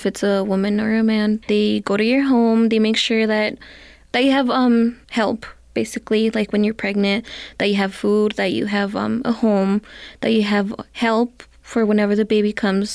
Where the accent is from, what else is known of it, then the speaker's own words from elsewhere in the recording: Santa Fe, New Mexico, United States; I am 17 years old. I am from Santa Fe, New Mexico, and I'm a senior at Capital High School.